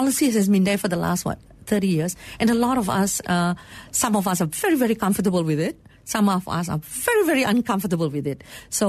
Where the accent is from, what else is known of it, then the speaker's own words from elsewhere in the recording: Sarawak, Malaysia; But in Sarawak, we have, of course, the Catholic and the Protestant, and I'm from the St. Thomas's and we all the same school.